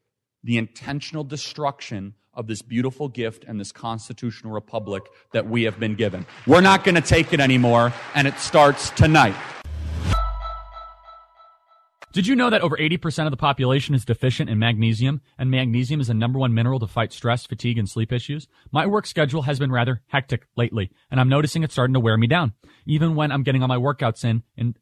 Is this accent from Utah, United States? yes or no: no; Chicago, Illinois, United States; So I grew up in Chicago, as I mentioned. Went to Wheeling High School. It was a public high school.